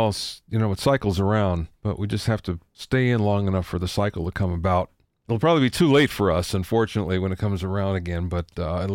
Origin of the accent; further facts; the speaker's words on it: Pottsville, Pennsylvania, United States; Although about an hour and a half outside of Philly in Pottsville.